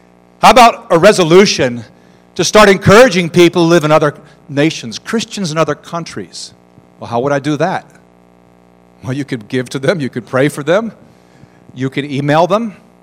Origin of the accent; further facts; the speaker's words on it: United States; I'm an American, of course.